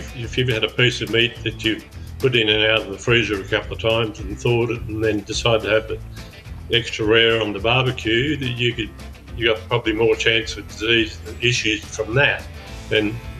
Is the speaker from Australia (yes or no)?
yes; Australia; As an Australian, I'm not allowed to have in my possession any native Australian fauna or part thereof without a permit.